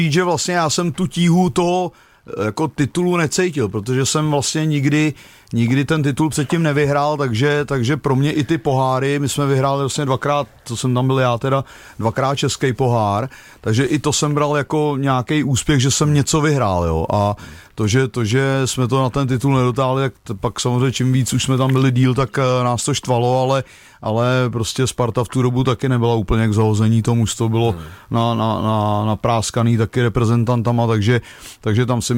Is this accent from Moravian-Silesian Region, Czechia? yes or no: no; Prague, Czechia; tak já jsem Pražák